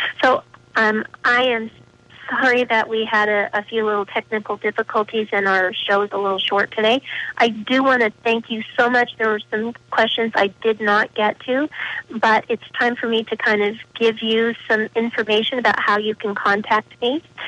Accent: South Dakota, United States; I grew up in South Dakota, like I said, and people grow a lot of wheat there.

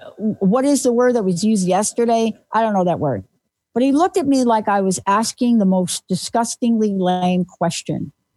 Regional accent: New Jersey, United States; born there; Where are you from? I said, New Jersey.

